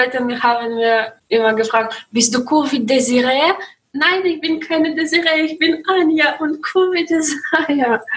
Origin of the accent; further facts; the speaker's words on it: Russia; German is a second language; Ich komme aus Russland, aber manche denken, dass ich bin aus Österreich oder so.